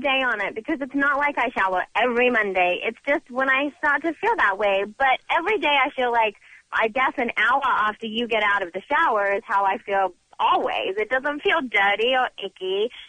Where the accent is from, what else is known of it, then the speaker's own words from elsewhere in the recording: England, United Kingdom; now in United States; So I'm from England originally